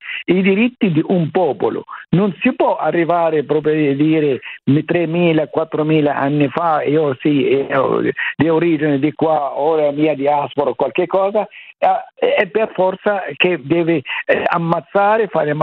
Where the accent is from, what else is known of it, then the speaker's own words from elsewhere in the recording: Hebron, West Bank, Palestine; born there; Italian is a second language; Io sono palestinese, sono nato a Hebron.